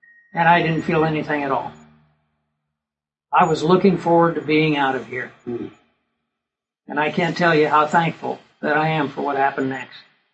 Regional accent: Kansas, United States; I grew up in the Flint Hills of Kansas, and my dad had a big ranch.

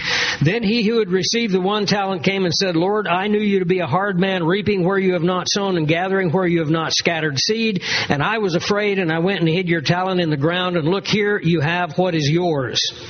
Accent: Kansas, United States; I had an opportunity to go back to the area that I grew up in Chase County, Kansas, and to see my Sunday school teacher.

